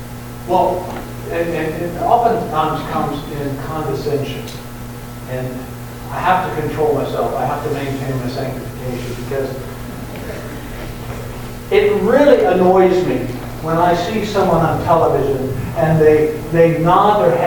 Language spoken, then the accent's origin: English; New Zealand; we came from New Zealand and we saw this firsthand, we experienced this firsthand.